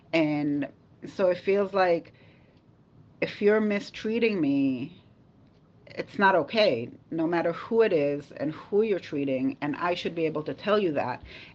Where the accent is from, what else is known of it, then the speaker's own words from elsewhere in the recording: Israel; moved away as an adult; now in United States; So I was born and raised in Israel, the country. Moved here when I was 21. I went to nursing school here in Maine at the University of Maine at Augusta and at the University of Southern Maine in Portland.